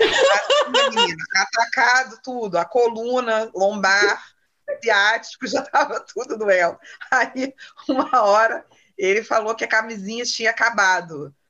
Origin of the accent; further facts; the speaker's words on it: Rio de Janeiro, Brazil; Eu sou de uma cidade do interior aqui do Rio de Janeiro. Eu não nasci na capital, né? Eu sou do interior.